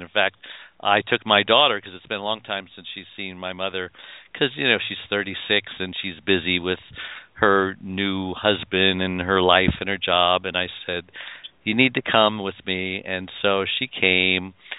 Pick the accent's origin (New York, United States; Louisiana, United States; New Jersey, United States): New York, United States; We came from New York, so tangerine trees was a novelty.